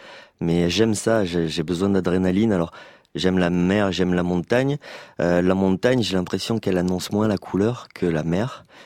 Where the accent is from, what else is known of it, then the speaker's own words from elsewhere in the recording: South-West France, France; Je viens du Sud-Ouest